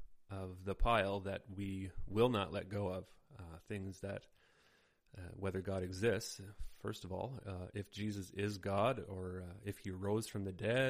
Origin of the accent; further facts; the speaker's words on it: Canada; one of the values of society where I live, as a Canadian, is that everyone gets along and nobody rocks the boat